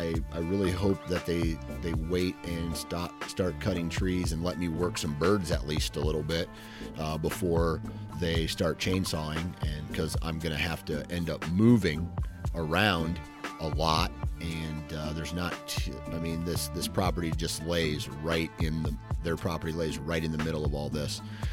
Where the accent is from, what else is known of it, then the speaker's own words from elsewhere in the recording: Midwest, United States; of course, I'm from the Midwest, so I'm a little bit biased here in this answer.